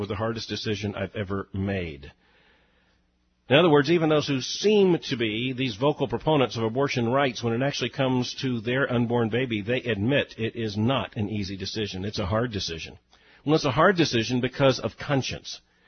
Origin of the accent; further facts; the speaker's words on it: Florida, United States; Growing up in South Florida, I didn't see the changing of the leaves, and it's just stunning here.